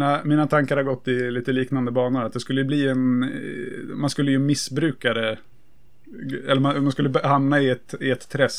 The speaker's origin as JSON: {"language": "Swedish", "town": "Örebro", "region": "Örebro County", "country": "Sweden", "said": "Han är askersundare och jag är örebroare."}